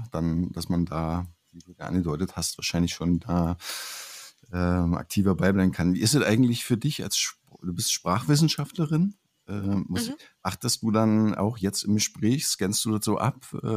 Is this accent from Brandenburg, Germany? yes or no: yes; Brandenburg, Germany; accent: Brandenburg dialect; now in Görlitz, Germany; ich habe jetzt schon ein paar die Rückmeldungen, die ich bekommen habe zum Podcast, dass mein Brandenburger Dialekt nicht zu verleugnen ist.